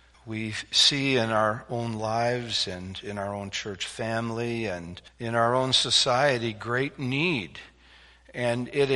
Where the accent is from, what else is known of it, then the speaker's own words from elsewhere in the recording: Winnipeg, Manitoba, Canada; I grew up in Winnipeg, went to elementary school in the 60s.